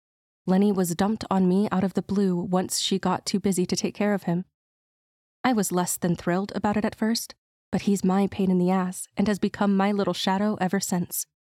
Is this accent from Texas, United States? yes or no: yes; Dallas, Texas, United States; As someone who was born and raised in Dallas, Texas, I eventually found the city to be exhausting.